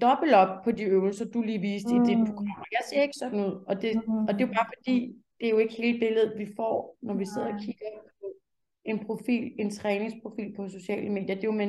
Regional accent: Charlottenlund, Capital Region of Denmark, Denmark; Jeg er født og opvokset i Charlottenlund

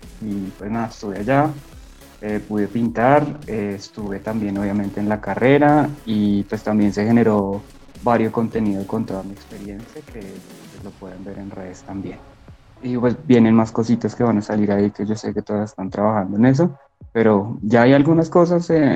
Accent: Bogotá, Colombia; soy muralista, soy de Bogotá.

